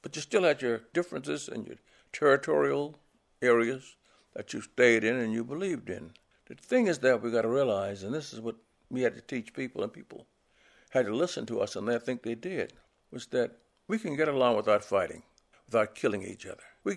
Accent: Miami, Florida, United States; also born or lived in Wisconsin; now in Orlando, United States; Well, I came from Wisconsin here. It was different. It was different. I grew up in Miami, so don't let nobody fool you. I grew up in Miami.

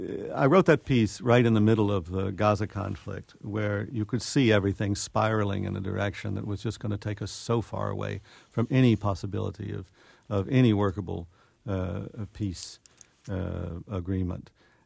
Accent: American South, United States; You know, I'm from the American South. It took well over a century, and you could say a century and a half, for people in the South to forget the Civil War.

